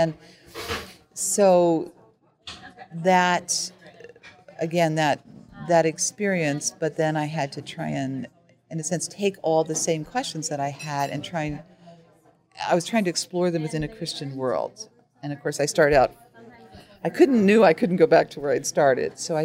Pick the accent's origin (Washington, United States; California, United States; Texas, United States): Washington, United States; Seattle; also born or lived in Southern US; Well, I was born in Seattle. Then my father was transferred down to the South, which is how I ended up there. And then he was transferred back, which is how I ended up back here. I graduated from high school here.